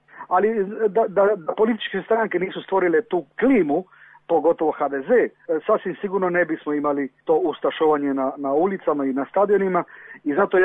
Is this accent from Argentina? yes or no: yes; Argentina; Ja sam bio lijevo orijentiran Argentinac, ali kao Hrvat sam bio fašist.